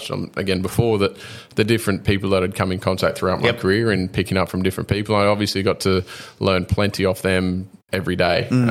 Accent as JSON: {"language": "English", "town": "Townsville", "region": "Queensland", "country": "Australia", "tie": "born or raised there", "said": "I'm born and raised in Townsville. So the reason that the Cowboys came into the competition was to give kids from North Queensland an opportunity."}